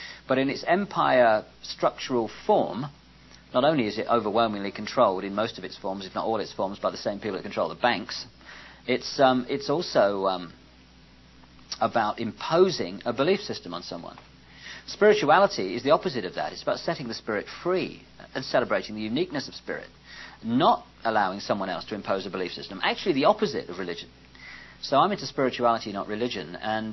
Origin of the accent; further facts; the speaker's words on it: England, United Kingdom; So what I've done, being English, I've seen there's a plane going in about 20 minutes.